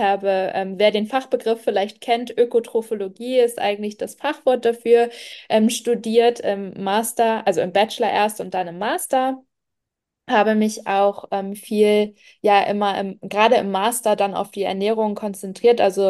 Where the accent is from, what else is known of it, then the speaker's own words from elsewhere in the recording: Schleswig-Holstein, Germany; meine wirkliche Heimat ist eigentlich die Nordseeküste, also Dithmarschen, falls wem das vielleicht auch irgendwas sagt. Genau, da komme ich ursprünglich her. Derzeit wohne ich aber tatsächlich jetzt seit 4 Monaten in Dubai.